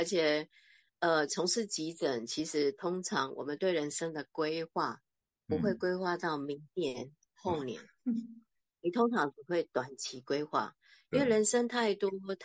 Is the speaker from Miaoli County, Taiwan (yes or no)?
yes; Miaoli, Miaoli County, Taiwan; now in Taichung, Taiwan; 然后我们家里就从苗栗搬来台中，啊，因为我爸也退休了。所以就在台中买了房子，